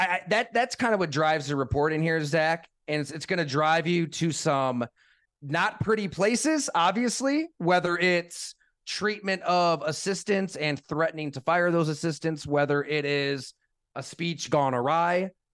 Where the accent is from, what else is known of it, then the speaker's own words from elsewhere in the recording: New York, United States; and I grew up here in Western New York